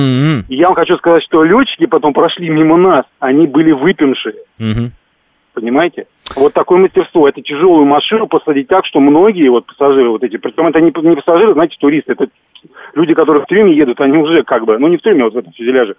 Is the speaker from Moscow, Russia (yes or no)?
yes; Moscow, Russia; они знают, что я из Москвы